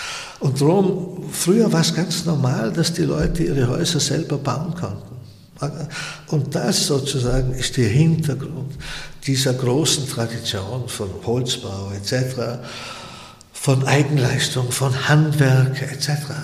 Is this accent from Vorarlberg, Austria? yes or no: yes; Vorarlberg, Austria; In der Gegend, wo ich aufgewachsen bin, gab es den Beruf natürlich nicht, gab es ja überhaupt keine Architekten. Während des Studiums, während der Zeit, gab es in Vorarlberg genau 36 Architekturbüros.